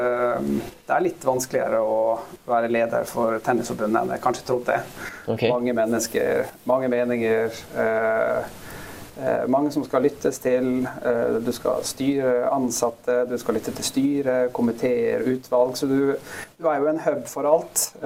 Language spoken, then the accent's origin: Swedish; Ålesund, Møre og Romsdal, Norway; Swedish is a second language; moved away as an adult; also born or lived in Trondheim; jag kommer då från Ålesund som är en kystby i Ålesund i Norge menar jag. Så jag ligger mellan Bergen och Trondheim. Pittelite sted med 50 000 innbyggare.